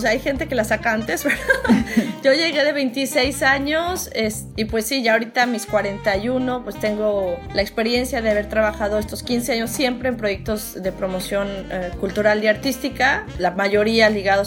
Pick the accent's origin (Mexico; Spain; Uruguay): Mexico; Guadalajara, Jalisco; Yo soy Guadalajara. Nací, crecí toda mi vida en Guadalajara, mi familia también.